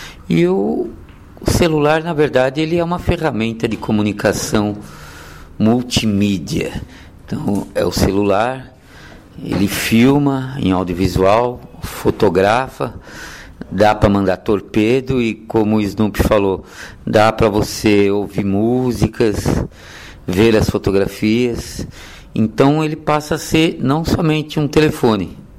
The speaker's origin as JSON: {"language": "Portuguese", "region": "São Paulo", "country": "Brazil", "said": "estou com 52 anos, sou aqui de São Paulo"}